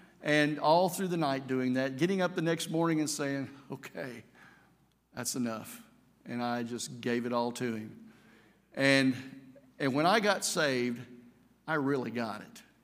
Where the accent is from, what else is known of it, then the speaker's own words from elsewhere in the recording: Arkansas, United States; I lived on an old farm in Cabot, Arkansas. I was born and raised in Arkansas.